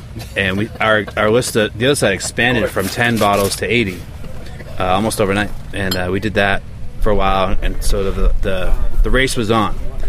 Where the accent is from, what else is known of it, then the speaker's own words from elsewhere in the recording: Everett, Massachusetts, United States; also born or lived in Medford / Malden / Revere / Ipswich; Everett, Medford, Malden, Revere, Ipswich.